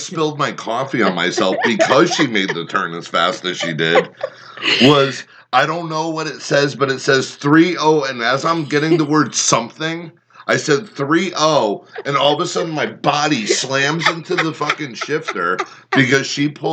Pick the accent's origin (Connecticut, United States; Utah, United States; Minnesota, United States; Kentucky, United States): Connecticut, United States; letting her know that I'm even from Connecticut at this point.